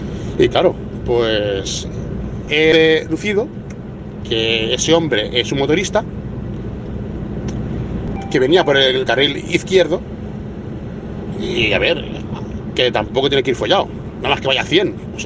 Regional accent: Spain; now in France; soy español y estoy en Francia y el idioma, pues claro, es un pero.

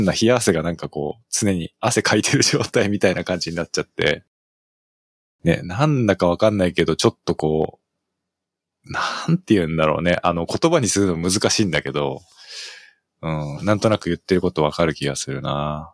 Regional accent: Chiba, Japan; also born or lived in Ibaraki / Kanto; 例えば北海道の大草原みたいなそういう感じの田舎ではないけども、まあ別に都会でもない普通の千葉の町って感じのところで生まれ育って、で、その後茨城に行って、たりとかもしたけど、まあ大体関東ら辺で、一回ね、岡山の方に一瞬だけ住んだこともあるんだけど

